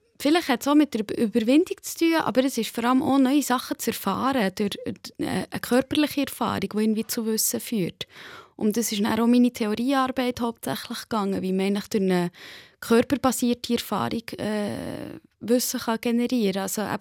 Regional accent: Lohn-Lüterkofen, Solothurn, Switzerland; das war auf dem Land, dort, wo ich aufgewachsen bin, in Lohn-Lütterkofen bei Solothurn

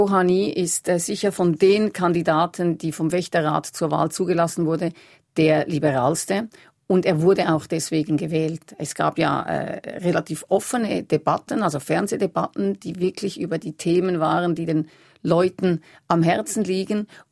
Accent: Switzerland; als Schweizer Botschafterin

